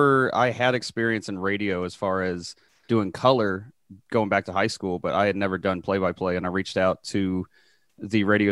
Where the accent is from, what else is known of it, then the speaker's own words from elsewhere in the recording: Indianapolis, Indiana, United States; Well, I mean, with me, even though it's a lot because I grew up in Indy